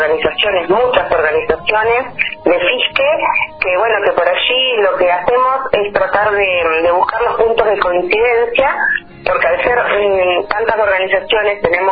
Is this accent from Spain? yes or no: no; Argentina; esta fecha es algo que nos atraviesa como argentinos, como argentinas